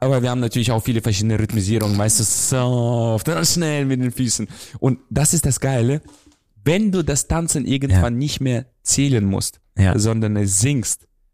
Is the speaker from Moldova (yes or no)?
yes; Transnistria, Moldova; Ich komme ja aus Transnistrien, da sind so 500.000 Menschen nur da.